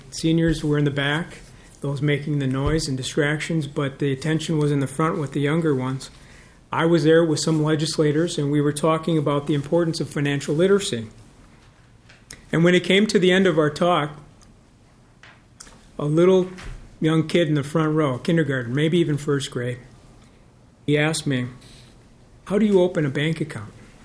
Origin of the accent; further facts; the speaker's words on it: Minneapolis, Minnesota, United States; also born or lived in Chaska; so that kids like me growing up in Minneapolis or Chaska, where we moved out to, or even Moorhead, southern Minnesota, all the cities are able to inherit a better Minnesota.